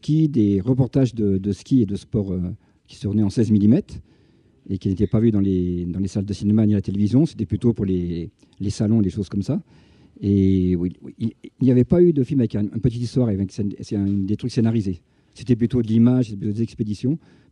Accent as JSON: {"language": "French", "town": "Chamonix", "region": "Auvergne-Rhône-Alpes", "country": "France", "said": "Ben, à Chamonix, parce que d'abord, je suis de Chamonix, j'ai toujours aimé cette station."}